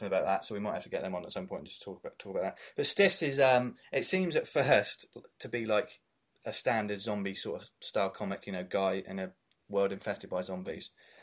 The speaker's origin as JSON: {"language": "English", "town": "Bath", "region": "South West England", "country": "United Kingdom", "said": "And I'm from Bath. I live in Bath."}